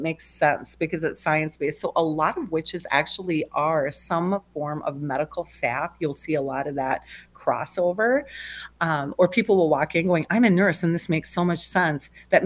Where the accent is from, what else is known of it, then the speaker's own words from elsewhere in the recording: New Richmond, Wisconsin, United States; now in Stillwater, United States; I am from here locally in the Twin Cities, born and raised in New Richmond, Wisconsin. I live in Stillwater now.